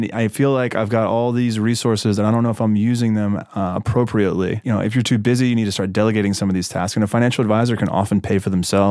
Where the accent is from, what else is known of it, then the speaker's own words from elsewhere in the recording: Mississippi, United States; now in Brooklyn, United States; I live in Williamsburg, Brooklyn, and I'm from Mississippi.